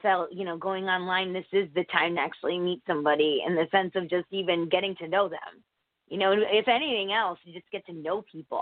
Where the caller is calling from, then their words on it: Connecticut, United States; Connecticut.